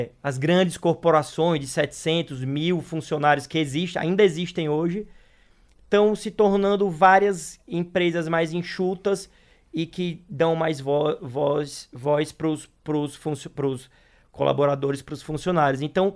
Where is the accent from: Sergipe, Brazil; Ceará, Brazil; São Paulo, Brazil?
Sergipe, Brazil; Aracaju; moved away; Eu sou de Aracaju, Sergipe, o menor estado do Brasil. E quando eu saí de lá, não saberia que eu ia chegar onde eu cheguei.